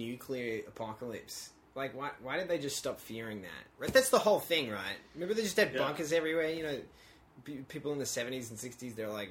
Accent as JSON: {"language": "English", "town": "Melbourne", "region": "Victoria", "country": "Australia", "said": "I'm from Melbourne, so I haven't really seen that much snow. I mean, there's snow in Australia, but I haven't seen that much of it."}